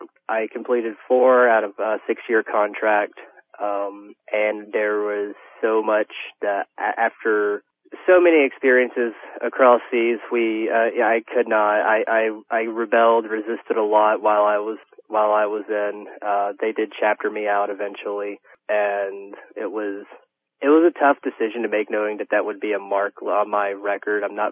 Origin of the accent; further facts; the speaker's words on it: Glendaniel, West Virginia, United States; I'm from a little town called Glendaniel, West Virginia. It's in the southern extraction communities in the central Appalachian Mountains. I live kind of at a hub where most of the surface miners go to and fro from work.